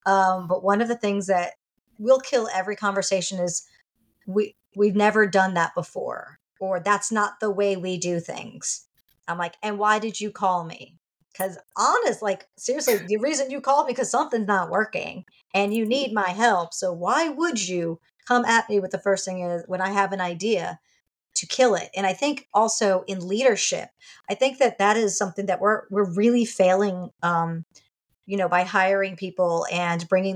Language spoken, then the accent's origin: English; New York, United States; Now, okay, growing up, I'm a New Yorker.